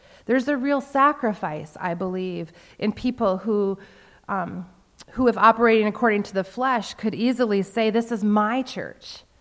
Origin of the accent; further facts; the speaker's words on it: South Dakota, United States; for this Dutch girl who was born and raised in South Dakota to be among other pastors from different ethnic and cultural backgrounds.